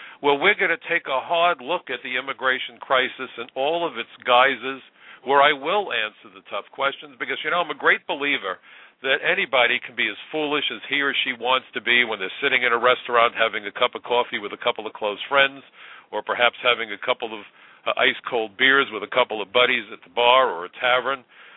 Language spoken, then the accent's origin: English; New York, United States; All of my career was in New York. And as a New Yorker, I could tell you